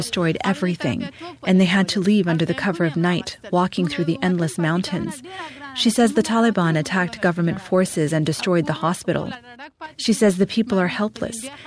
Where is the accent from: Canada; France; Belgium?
Canada; Growing up in Canada, it was always a special treat to spend summer vacation in Pakistan.